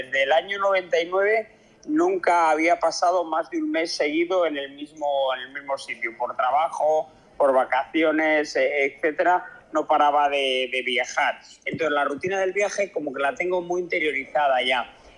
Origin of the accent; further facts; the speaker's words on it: Valladolid, Castile and León, Spain; Yo soy de Valladolid y viví pues toda mi infancia y adolescencia en Valladolid. Valladolid es la provincia con menos desnivel de España, más plana.